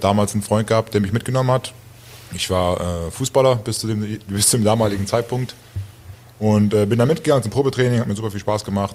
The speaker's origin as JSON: {"language": "German", "town": "Leverkusen", "region": "North Rhine-Westphalia", "country": "Germany", "tie": "born there", "said": "Ich bin 28 Jahre alt. Komme gebürtig aus Leverkusen."}